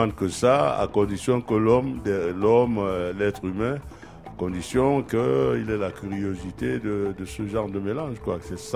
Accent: Cameroon; Je suis musicien, je suis camerounais, mais je suis musicien d'origine camerounaise.

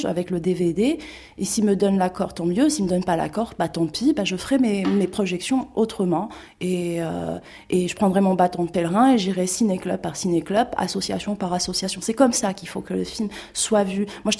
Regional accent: Algeria; j'ai fait un film, je suis algérienne, j'ai pas fait d'école de cinéma

